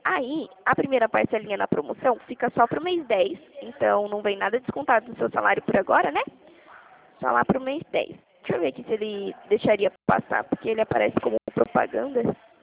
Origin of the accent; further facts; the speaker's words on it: Dracena, São Paulo, Brazil; É que eu sou daqui de Dracena